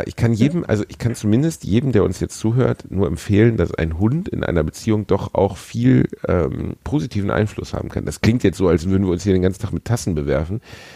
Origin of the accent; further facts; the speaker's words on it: North Rhine-Westphalia, Germany; Mach ich, bin Westfale